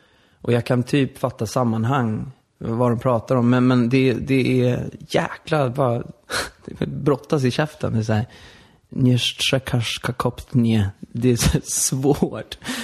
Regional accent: Stockholm, Stockholm County, Sweden; var kommer du ifrån? Jag bara, jag är från Södermalm.

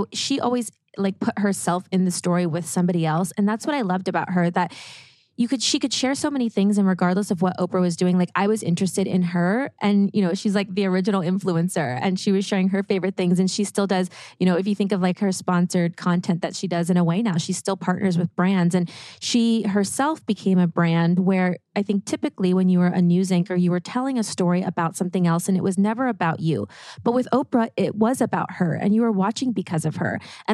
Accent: Ohio, United States; also born or lived in Germany / California; he wanted to live closer to them and had a job opportunity to go to Ohio. So that's mm-hmm. where I lived and was raised there with my dad.

